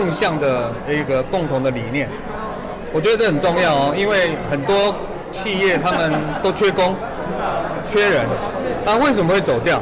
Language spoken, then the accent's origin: Chinese; Taiwan; 就是我们台湾人，就是我们台湾